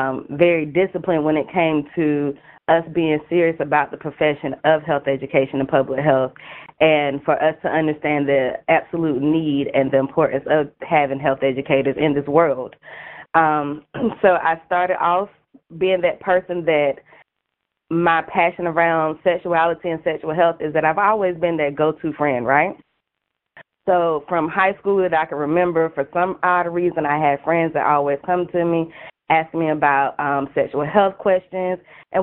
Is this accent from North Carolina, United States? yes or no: yes; Ayden, North Carolina, United States; I am originally from Aiden, North Carolina, and that is in Eastern North Carolina, so I'm a 252 baby, just born, raised, and proud. Raised in a rural area, small town, country girl